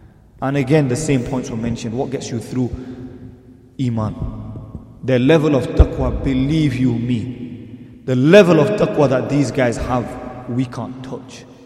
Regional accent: Bradford, Yorkshire and the Humber, United Kingdom; We're from Bradford, mate.

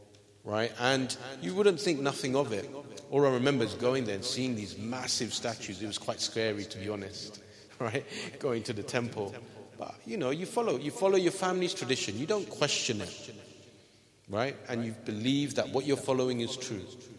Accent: London, United Kingdom; I grew up in London. Multicultural.

